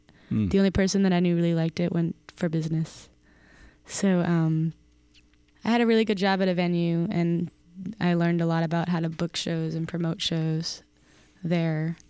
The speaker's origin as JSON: {"language": "English", "town": "Clinton", "region": "New Jersey", "country": "United States", "tie": "born or raised there", "also_born_or_lived": "Nutley / Tennessee", "moved": "as an adult", "lives_now": "New York, United States", "said": "I mean, I was born in Nutley, but grew up in Clinton. And then after high school, moved to Tennessee. And then moved back there in my early 20s to New Jersey. And then moved to New York like 5 years ago."}